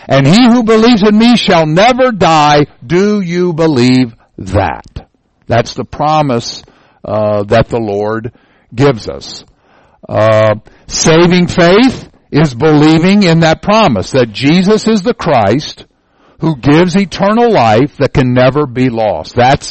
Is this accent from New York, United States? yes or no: no; South Carolina, United States; Well, I was worried it's going to be too cold here because we're from South Carolina, and I thought, oh man, and but it's not.